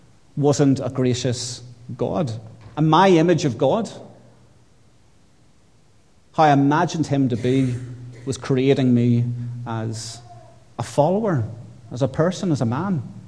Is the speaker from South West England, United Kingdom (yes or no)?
no; Northern Ireland, United Kingdom; I grew up in Northern Ireland at a difficult time in the life of that particular country, and it was an angry and a hard place. It was a place where there was a form of religious war taking place.